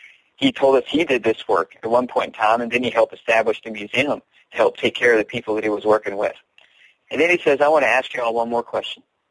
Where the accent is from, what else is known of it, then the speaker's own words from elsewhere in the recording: Arkansas, United States; I'm a hillbilly from Arkansas, okay